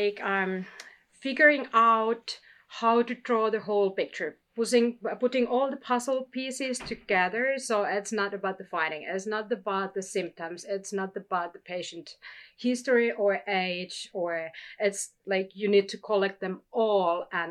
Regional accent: Finland; English is a second language; I'm also optometrist from Finland. I'm doing my master's degree there.

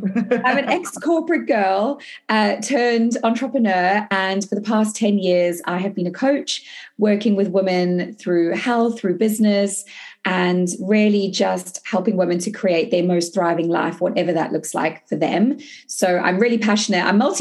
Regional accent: South Africa; So I'm not a vegan, I'm South African.

